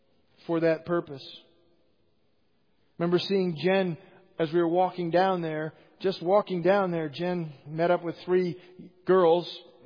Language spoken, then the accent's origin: English; Illinois, United States; I'm from Illinois.